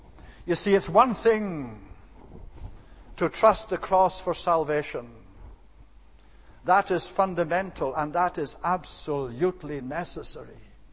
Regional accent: Scotland, United Kingdom; Scottish brand of it, and I'm a Scot, is in danger of destroying itself

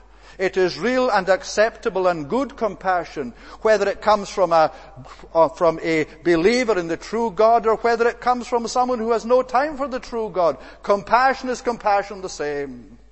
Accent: Scotland, United Kingdom; I remember when I was brought up in Scotland, just after the Second World War

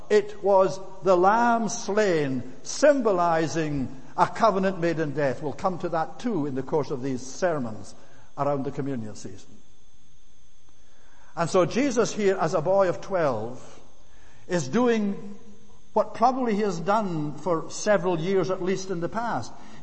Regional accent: Scotland, United Kingdom; And I'm a Scot from the highlands of Scotland. Right from the hill country.

